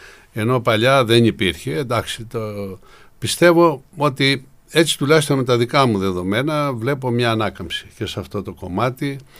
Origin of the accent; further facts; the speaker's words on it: Karyes, Peloponnese, Greece; Πάει στο χωριό μου που είναι η Καρίας Λακωνίας.